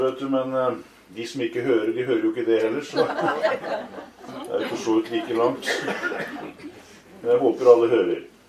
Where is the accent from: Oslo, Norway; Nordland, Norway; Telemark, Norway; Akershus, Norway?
Telemark, Norway; Kragerø; Men jeg kommer altså ikke fra Østfold i hele tatt. Jeg fra Kragerø på andre siden av fjorden her. Vi har noe av samme dialekt da.